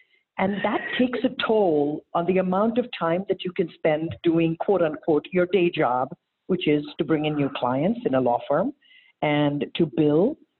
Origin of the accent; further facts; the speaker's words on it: India; moved away as an adult; now in United States; I'm an Indian woman who came to this country from India about 35 years ago.